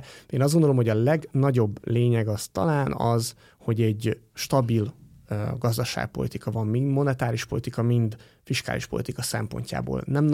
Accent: Paks, Tolna, Hungary; nem tudom hányan tudják, hogy a Paksról származom

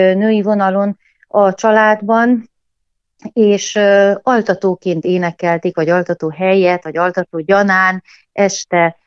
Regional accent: Magyarsáros, Mureș County, Romania; Szülőföldemen, a Kisküküllő mentén, az egyik faluban, Magyarsároson

